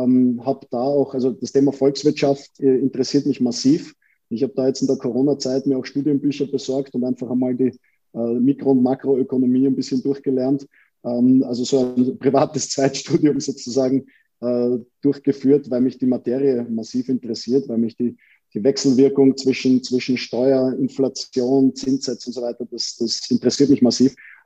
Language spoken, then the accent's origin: German; Vienna, Austria; Wir Wiener empfinden das ja nicht als Wiener Schmäh, sondern für uns ist das einfach, wir sind halt so, wie wir sind.